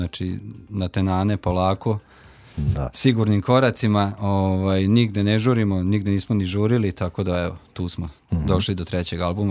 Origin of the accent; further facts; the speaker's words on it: Vojvodina, Serbia; Ja sam iz Banata i bend je iz Banata, nastao na ovom Kneževcu.